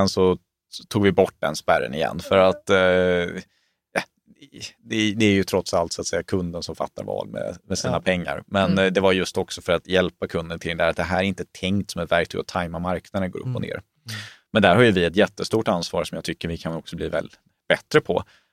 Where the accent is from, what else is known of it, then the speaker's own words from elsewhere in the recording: Småland, Sweden; Jag är ju smålänning i hjärtat.